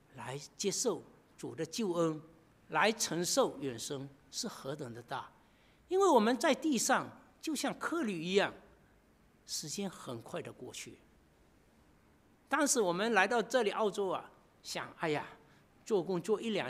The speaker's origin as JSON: {"language": "Chinese", "town": "Fuqing", "region": "Fujian", "country": "China", "said": "因为在我们家乡啊，我相信这里很多作者都是我们从福建福清那个地方来的，"}